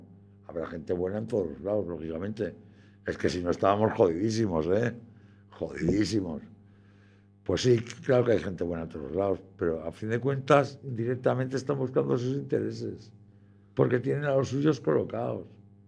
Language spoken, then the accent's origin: Spanish; Monzón, Aragon, Spain; Yo, mira, en mi pueblo, en Monzón, hay una pintada muy buena